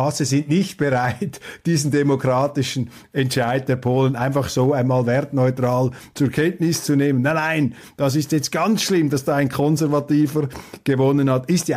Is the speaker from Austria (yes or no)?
no; Switzerland; Und das sage ich als Schweizer.